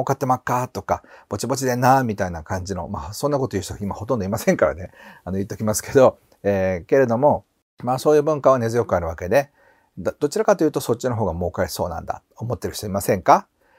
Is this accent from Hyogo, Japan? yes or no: yes; Kobe, Hyogo, Japan; now in Kanto, Japan; まあ、僕は神戸出身なんですけど、そういう意味では関西のことは、まあ、ある程度分かっていると思います。それからですね、実はもう関東に住んでる時間の方が長いわけですけど